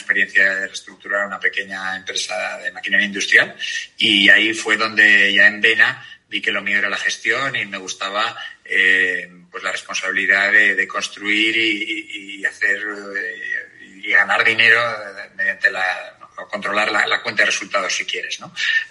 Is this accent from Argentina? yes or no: no; Spain; also born or lived in United States; yo soy español de nacimiento, pero americano por formación. Hice la carrera en Estados Unidos y trabajé algunos años allí, aproximadamente, pues llegué a los 20, a los 30, desde los 18 a los 28 lo pasé allí.